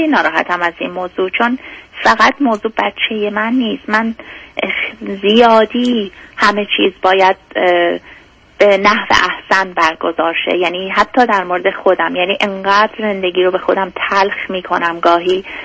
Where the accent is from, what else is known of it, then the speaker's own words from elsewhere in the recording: Iran; now in United States; یه 7 سالی هم هستش که از ایران مهاجرت کردیم به آمریکا.